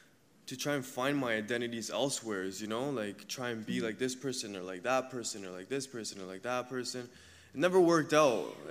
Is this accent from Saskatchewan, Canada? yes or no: no; Hamilton, Ontario, Canada; my hometown is Hamilton, Ontario. And growing up, both my parents were together.